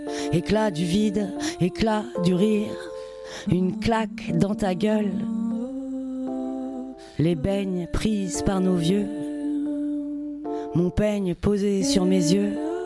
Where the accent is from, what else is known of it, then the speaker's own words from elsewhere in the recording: Montreuil, Île-de-France, France; now in Marseille, France; Avant, j'étais pas dans la région marseillaise, j'étais dans le 93, moi je viens de Montreuil.